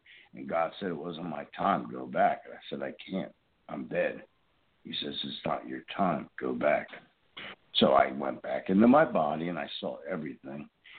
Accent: New Jersey, United States; Because she's from New York. I'm from Jersey.

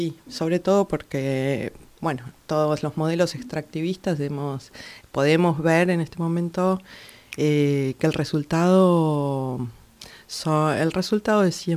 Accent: Mendoza, Argentina; born there; now in Buenos Aires, Argentina; Nací en Mendoza, sí, sí.

